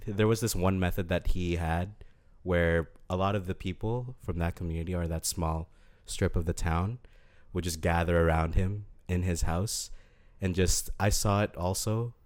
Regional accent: Philippines; When I was growing up in Philippines

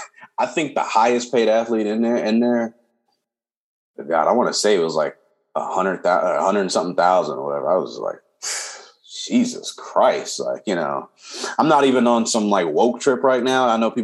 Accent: Compton, California, United States; Dude, I grew up in Compton.

